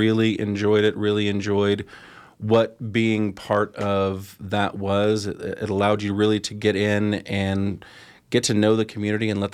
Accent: Oakdale, California, United States; I am from the Central Valley, grew up in kind of the Oakdale area of Stanislaus County. My family are cattle ranchers still to this day.

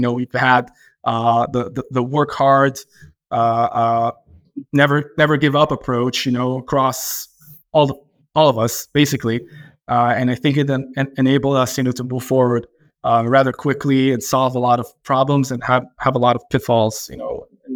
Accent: Tel Aviv District, Israel; We grew up, you know, in the suburb of Tel Aviv, next to each other for years.

